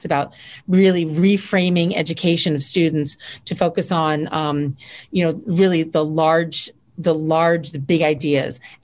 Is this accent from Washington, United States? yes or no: no; New Jersey, United States; And I'm from New Jersey.